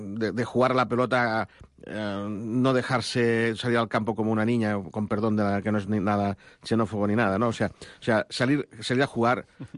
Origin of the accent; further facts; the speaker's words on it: Catalonia, Spain; que no estás por la feina, como decimos catalanes